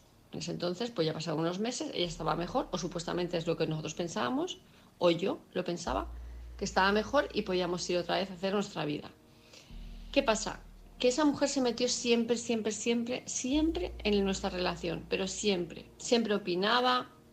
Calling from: Palma de Mallorca, Balearic Islands, Spain; de Palma de Mallorca, y me haces para

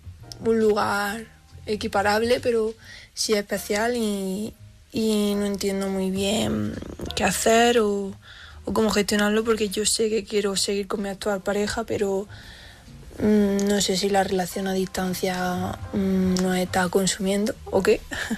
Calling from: Jaén, Andalusia, Spain; soy de Jaén

